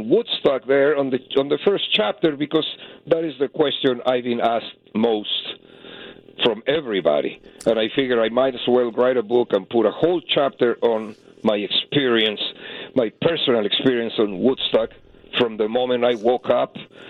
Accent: Mexico City, Mexico; English is a second language; I'm from Mexico City.

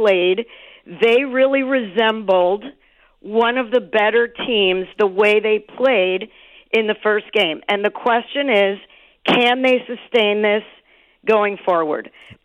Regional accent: United States; You know, we are American. We are blue collar. We never say die.

